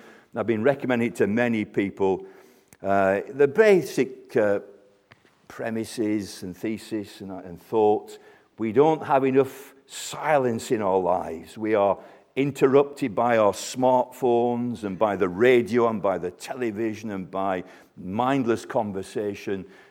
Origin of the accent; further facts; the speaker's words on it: United Kingdom; born there; I'm a Christian. I was born in Britain.